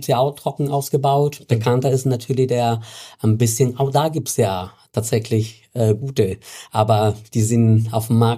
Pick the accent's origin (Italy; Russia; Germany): Italy; German is a second language; Als Italiener kann man kein Pinot Grigio haben.